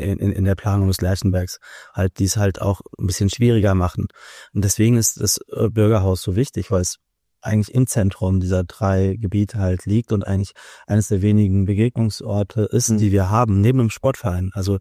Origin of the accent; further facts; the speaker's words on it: Mainz, Rhineland-Palatinate, Germany; also wir sind Mainz-Lerchenberg, wir fühlen uns als Mainzer, aber wir sind halt als Lerchenberger.